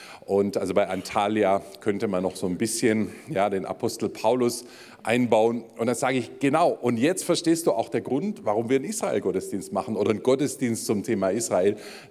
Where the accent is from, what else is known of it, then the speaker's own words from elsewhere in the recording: Baden-Württemberg, Germany; Ich bin ja nebenan im Landkreis Calw geboren, von daher ist mir dieser Ort seit Kindheit vertraut, denn es war der Weg zur Autobahn hinaus aus unseren tiefen Schwarzwaldtälern.